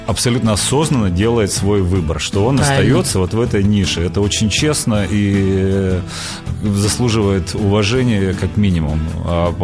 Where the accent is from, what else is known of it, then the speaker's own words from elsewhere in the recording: Yekaterinburg, Sverdlovsk Oblast, Russia; мы парни из Свердловска